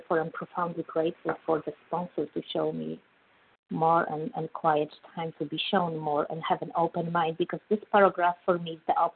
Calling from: California, United States; I'm calling from California.

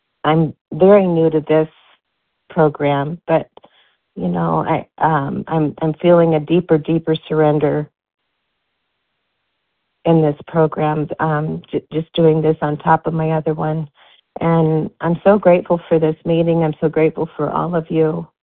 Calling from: Arizona, United States; I'm calling from Arizona.

